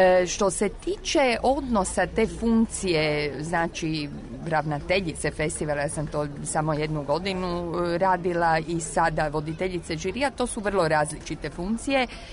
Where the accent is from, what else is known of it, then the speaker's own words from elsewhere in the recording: Rijeka, Primorje-Gorski Kotar County, Croatia; moved away as an adult; also born or lived in Zagreb; now in Prague, Czech Republic; Pa ja sam zapravo iz Rijeke, međutim završila sam dramaturgiju na Akademiji u Zagrebu i onda sam zapravo dugo godina živjela i radila u Zagrebu i prije 2 godine sam preselila u Prag.